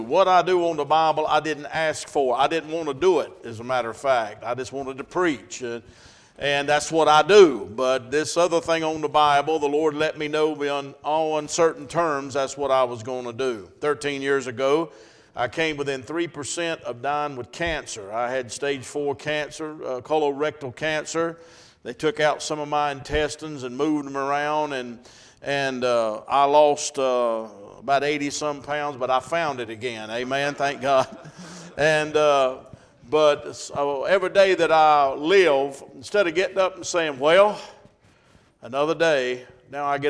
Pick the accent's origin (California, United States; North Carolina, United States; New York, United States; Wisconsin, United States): North Carolina, United States; Now, don't hold it against me because I'm from North Carolina and a Tar Heel fan. Now, don't cut me off. But we live right above Charlotte, about 25 miles, central part of the state.